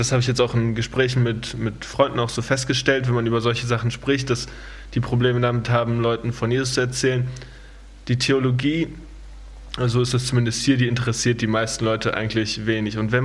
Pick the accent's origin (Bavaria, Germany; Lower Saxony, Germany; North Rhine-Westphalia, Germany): North Rhine-Westphalia, Germany; Meinerzhagen; Ich komme aus Meinerzhagen, das ist im Sauerland, so mitten zwischen Köln und Dortmund.